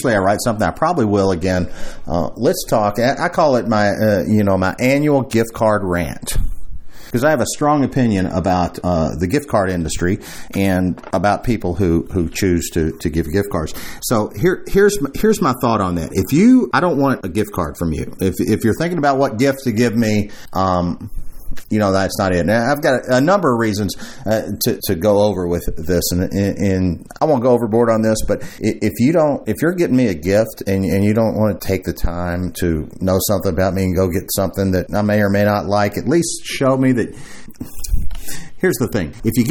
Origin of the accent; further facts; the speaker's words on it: Louisville, Kentucky, United States; in the life of Louisville, Kentucky, my hometown.